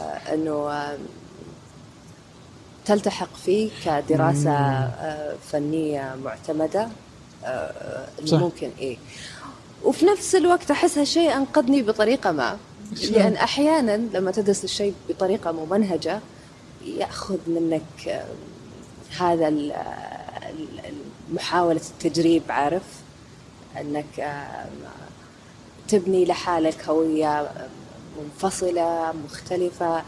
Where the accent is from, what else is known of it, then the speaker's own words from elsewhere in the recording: Saudi Arabia; لأنه هو أكثر منطقة مهمة في في في الفن التشكيلي عندنا في السعودية